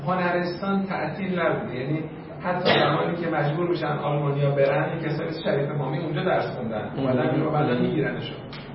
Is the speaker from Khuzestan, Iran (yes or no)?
yes; Ahvaz, Khuzestan, Iran; born there; بنده همین الان اعلام کردم در اهواز به دنیا اومدم شناسنامه مال تهران.